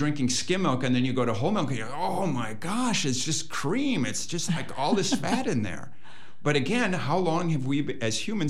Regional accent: Minnesota, United States; Minnesota.

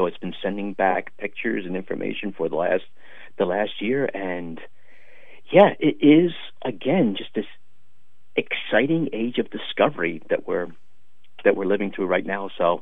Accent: Philadelphia, Pennsylvania, United States; I was very happy growing up on the East Coast in Philadelphia in the 1960s and 70s, and it was a great place to have a childhood

